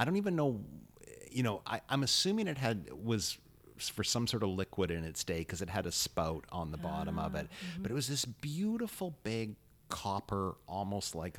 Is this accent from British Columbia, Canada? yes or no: yes; Vancouver, British Columbia, Canada; now in Toronto, Canada; Well, you know, I grew up in Vancouver and I moved to Toronto.